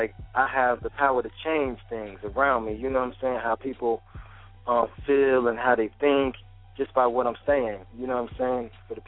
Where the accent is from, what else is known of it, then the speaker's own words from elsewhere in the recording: Florida, United States; also born or lived in New Jersey; I'm from North New Jersey, you feel me? I'm a North person, but I was raised out here in Florida.